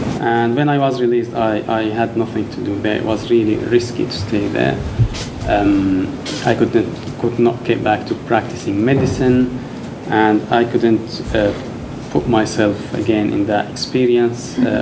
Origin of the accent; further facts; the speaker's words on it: Syria; English is a second language; I'm from Syria refugee.